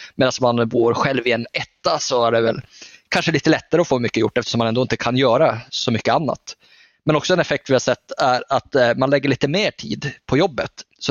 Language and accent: Swedish; Norrland, Sweden; Jag är ju norrlänning